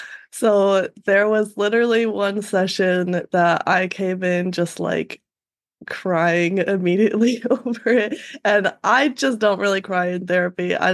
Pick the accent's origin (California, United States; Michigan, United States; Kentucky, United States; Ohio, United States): Michigan, United States; I grew up in Michigan. I have lived in the same area for my whole life.